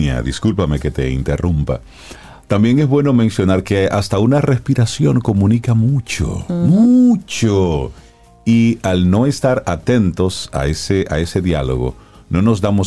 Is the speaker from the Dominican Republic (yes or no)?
yes; Dominican Republic; debe a nosotros como dominicanos invitarnos a la reflexión